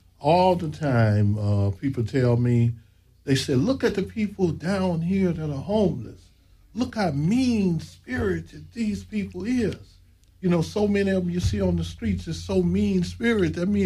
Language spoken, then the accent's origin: English; Greenville, Mississippi, United States; I grew up in the South in Greenville, Mississippi, and there, no homeless at all, you